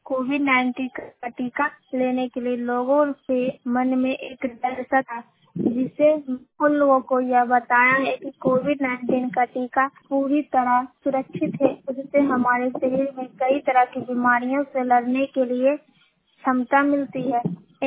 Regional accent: Bihar, India; कुशा गांव की निवासी हूँ। मेरा पंचायत बिंद है। मैं जिला नालंदा की रहने वाली हूँ। प्रखंड बिंद राज्य बिहार है।

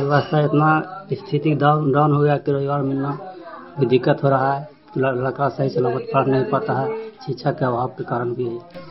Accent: Bihar, India; ग्राम प्रसपोर्ट कक्षा मथान नगर नवसा जिला नालंदा के निवासी हूँ।

